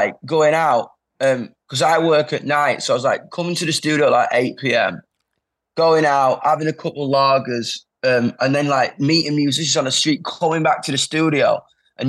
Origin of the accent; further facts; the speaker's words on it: United Kingdom; I mean, I was like, oh, yo, are you British? I'm like, yeah, I'm British.